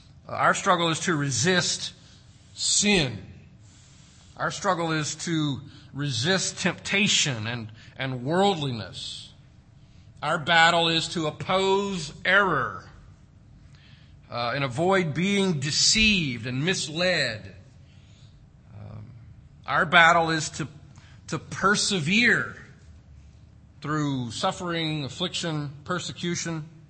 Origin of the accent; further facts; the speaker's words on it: Boise, Idaho, United States; since we're from Boise, we kind of got involved in the whole Bronco Nation thing.